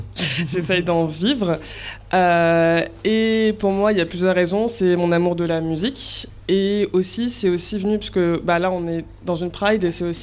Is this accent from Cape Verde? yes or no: yes; Cape Verde; c'est parce que je suis originaire du Cap-Vert